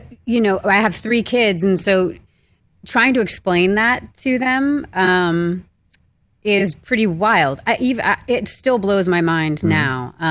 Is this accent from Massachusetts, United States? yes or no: no; New York, United States; because I grew up in New York, and I go back home a lot to be with my family.